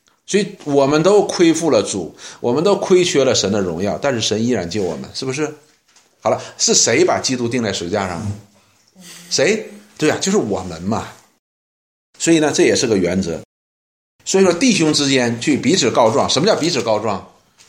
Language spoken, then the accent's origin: Chinese; China; 就好像我们中国人讲什么，宁可人负我，我不负人